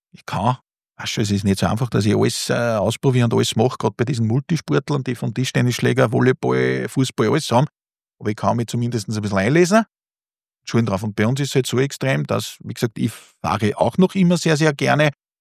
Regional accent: Upper Austria, Austria; aber bin da sehr stolz als Oberösterreicher.

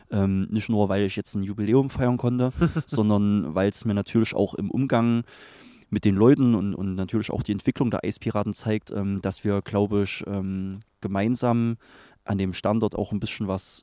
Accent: Crimmitschau, Saxony, Germany; ich bin hier in Krimmelschau aufgewachsen, habe natürlich hier meine Familie, meine Freunde

